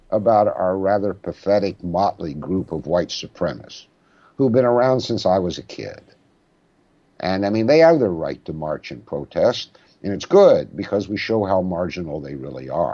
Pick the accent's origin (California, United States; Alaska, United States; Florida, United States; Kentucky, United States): Kentucky, United States; I grew up in the Jim Crow South in Kentucky, in a completely segregated society.